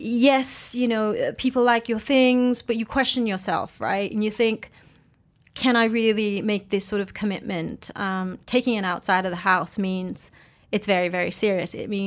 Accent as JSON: {"language": "English", "region": "West Java", "country": "Indonesia", "tie": "born or raised there", "said": "I'm half Indonesian and half English, but I was brought up in Indonesia in a village in West Java."}